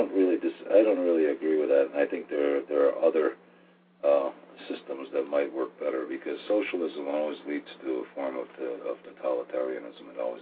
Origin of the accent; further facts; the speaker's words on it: United States; And unfortunately, I'm an American. I don't agree with it.